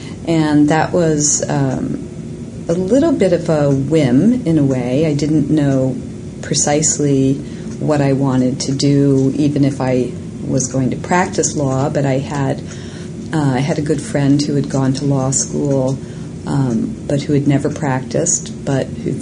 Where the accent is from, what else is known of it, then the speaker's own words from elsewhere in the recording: Baltimore, Maryland, United States; I grew up in Baltimore